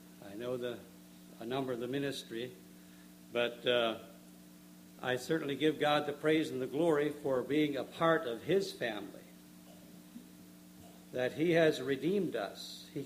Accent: Paris, Tennessee, United States; We are from Paris, Tennessee, or Cottage Grove, to be exact, as far as our post office.

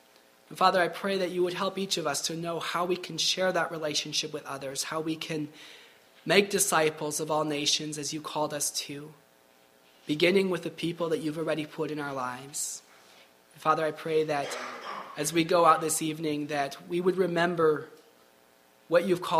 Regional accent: Cameroon; I grew up in Cameroon and already am fluent in French, which is the national language that people learn in school there.

